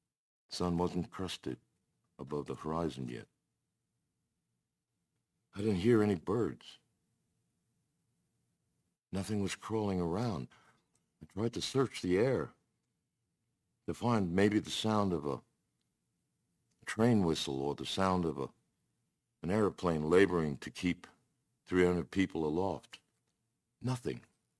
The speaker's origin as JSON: {"language": "English", "town": "Brooklyn", "region": "New York", "country": "United States", "tie": "born or raised there", "said": "I grew up in Brooklyn, New York. It was in a city that never sleeps, and that's an accurate statement."}